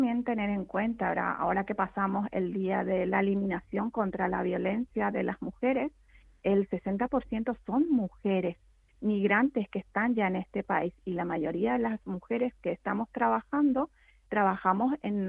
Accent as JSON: {"language": "Spanish", "country": "Spain", "said": "nosotras como ciudadanas españolas"}